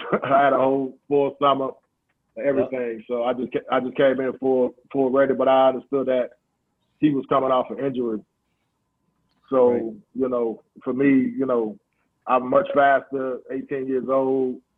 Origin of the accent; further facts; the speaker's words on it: San Antonio, Texas, United States; also born or lived in Dallas; You know, I'm from San Antonio. I lived in Dallas a long time, so via Dallas as well.